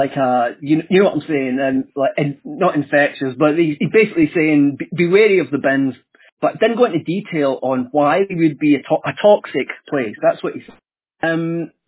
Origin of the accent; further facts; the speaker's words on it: Scotland, United Kingdom; accent: Scottish; That's my accent, man. It's the communal garbage place, right? Where everyone, a bin, B-I-N, it's my Scottish accent.